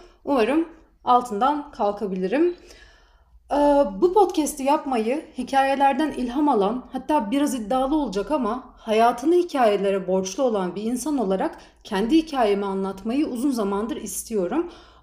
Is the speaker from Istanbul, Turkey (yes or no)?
yes; Istanbul, Turkey; 32 yaşındayım, İstanbul'da doğdum, büyüdüm.